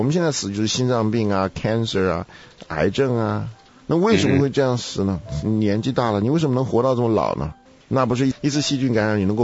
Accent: China; 我们中国人一看到这个天，就有种种的想象

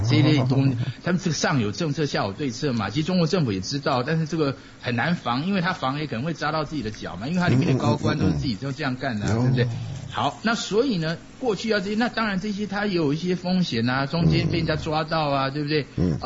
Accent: Taiwan; 我台湾人，

